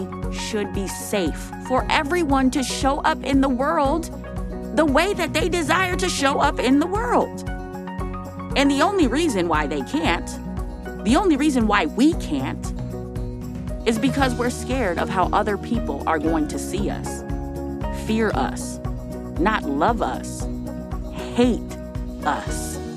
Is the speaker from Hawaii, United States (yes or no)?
no; Minneapolis, Minnesota, United States; This past month, Still Kicking was able to give away 360 Cokes to kids in North Minneapolis. That's my hometown.